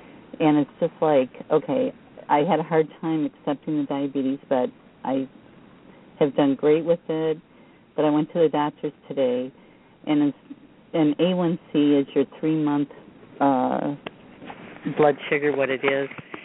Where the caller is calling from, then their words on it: Attica, Michigan, United States; I'm calling from Attica, Michigan.